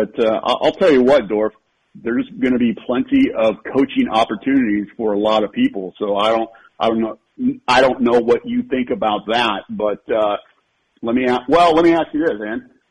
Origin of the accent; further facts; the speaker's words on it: Portland, Oregon, United States; it was the same thing when I was growing up in Portland